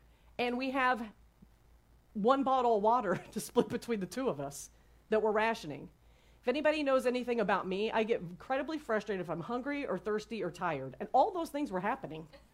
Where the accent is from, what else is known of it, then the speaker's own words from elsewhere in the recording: Midwest, United States; We grew up in the Midwest, and Tosh was in the military.